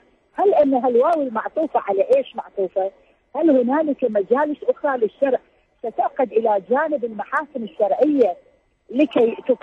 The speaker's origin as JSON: {"language": "Arabic", "country": "Iraq", "said": "هي مصدر أساسي من مصادر التشريع للقانون عندنا في العراق"}